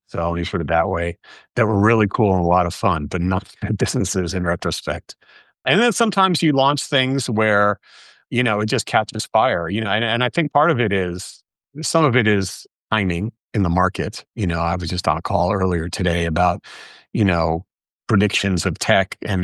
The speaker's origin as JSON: {"language": "English", "region": "New Jersey", "country": "United States", "tie": "born or raised there", "said": "I grew up in New Jersey and just got involved in stuff."}